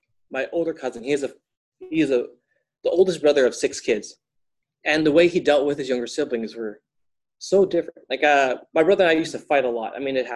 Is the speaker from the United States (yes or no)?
no; Philippines; being a Filipino, I'm actually pretty calm for a lot of my other ethical family members